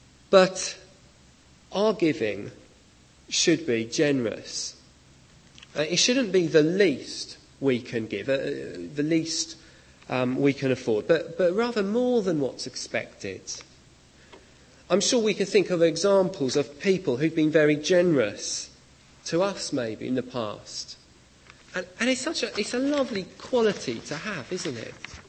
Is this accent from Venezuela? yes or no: no; United Kingdom; being British